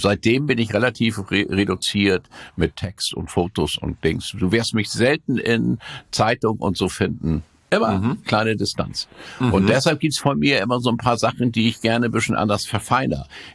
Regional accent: Stadersand, Lower Saxony, Germany; born or raised there

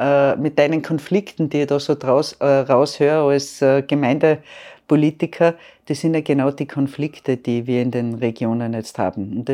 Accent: Lower Austria, Austria; wenn ich heute als Niederösterreicherin wirklich für die Operation eine Spitzenleistung haben möchte

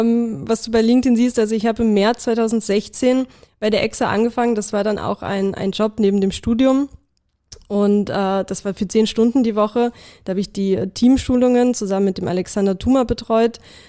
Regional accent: Viersen, North Rhine-Westphalia, Germany; moved away; Richtig, ja, da, wo ich aufgewachsen bin.

